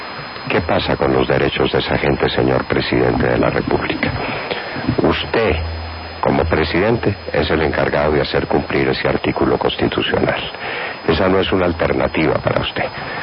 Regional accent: Colombia; lo que somos todos los colombianos, mestizos.

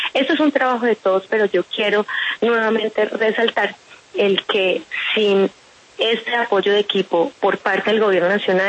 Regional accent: Colombia; como colombianos

